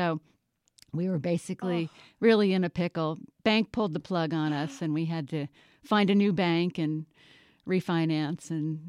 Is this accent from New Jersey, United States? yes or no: yes; New Jersey, United States; also born or lived in France; now in Vermont, United States; I grew up in New Jersey. I went to France, lived on a farm, made cheese, charcuterie, butter, all those wonderful things like creme fraiche.